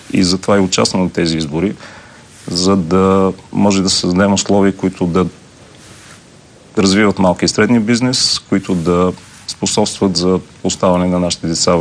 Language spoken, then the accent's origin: Bulgarian; Plovdiv, Plovdiv Province, Bulgaria; Аз съм потомствен пловдивчанин. Прадядо ми рода в Пловдив започва от тогава, така че изключително добре познавам града, изключително добре познавам неговите традиции, неговите възможности.